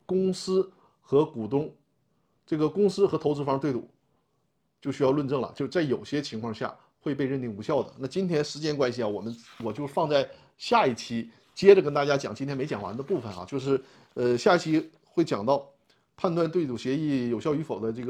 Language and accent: Chinese; Northeast China, China; accent: Northeastern; 用咱们东北话说啊